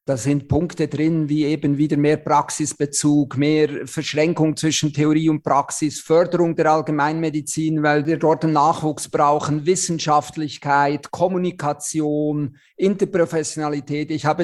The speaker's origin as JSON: {"language": "German", "country": "Switzerland", "lives_now": "Germany", "said": "Also ich bin ja Schweizer, wie man unschwer hört"}